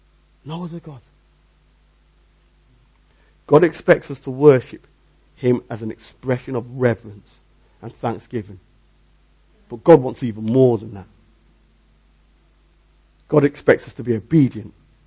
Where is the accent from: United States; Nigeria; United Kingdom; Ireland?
United Kingdom; Liverpool, North West England; I'm from a black Pentecostal, or I said Pentecostal background. The church that I grew up in Liverpool and went to in Oxford, was a black Pentecostal background.